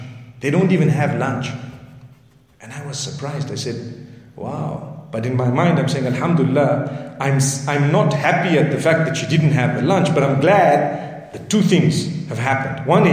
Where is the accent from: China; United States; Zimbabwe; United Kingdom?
Zimbabwe; now in South Africa; I come from Zimbabwe. Remember, it's a much safer place. Here we're in South Africa.